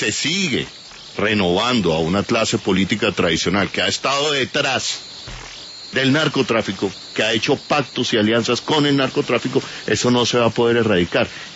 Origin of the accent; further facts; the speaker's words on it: Colombia; como colombianos